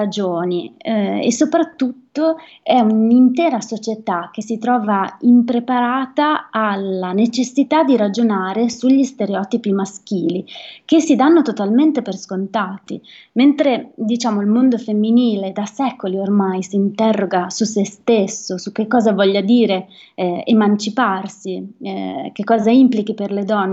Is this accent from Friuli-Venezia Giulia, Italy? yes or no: yes; Friuli-Venezia Giulia, Italy; due storie legate alla mia terra, al Friuli Venezia Giulia